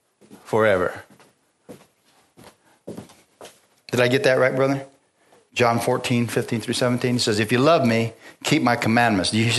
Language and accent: English; Bisbee, Arizona, United States; We used to go to Bisbee quite a bit because we're from Bisbee.